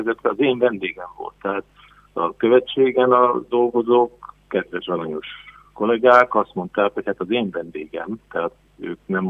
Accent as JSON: {"language": "Hungarian", "town": "Kecskemét", "region": "Bács-Kiskun", "country": "Hungary", "said": "És én Kecskeméten születtem, tehát én kecskeméti vagyok, szerettem és szeretem is a városomat."}